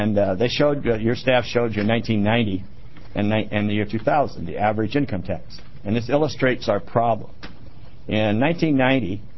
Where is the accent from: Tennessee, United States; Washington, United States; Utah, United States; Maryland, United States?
Washington, United States; I'm from Eastern Washington, and some of you know that.